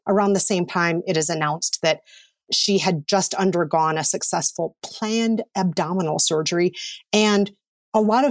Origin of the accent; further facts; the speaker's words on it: Minnesota, United States; I'm very Minnesotan. Certain words are going to come out Minnesotan.